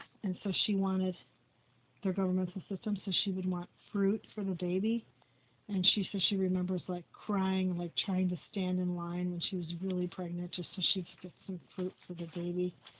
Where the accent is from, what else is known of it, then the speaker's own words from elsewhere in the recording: Park Ridge, Illinois, United States; born there; I was born in Lutheran General Hospital in Park Ridge.